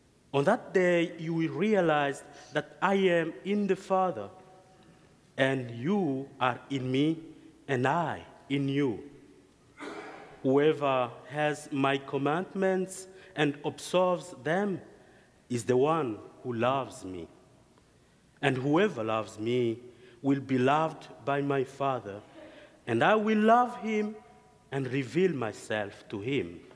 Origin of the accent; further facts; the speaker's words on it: DR Congo; English is a second language; now in United States; I only have 3 months in the United States, and I'm from Congo. I only learned English for 6 months.